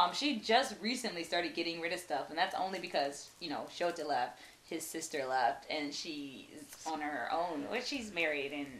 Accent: United States; now in Japan; I'm American. Yes, thank you.

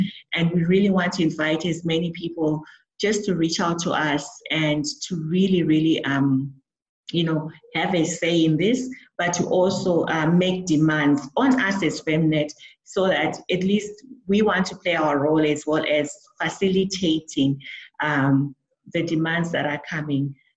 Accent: Zimbabwe; I'm from Zim

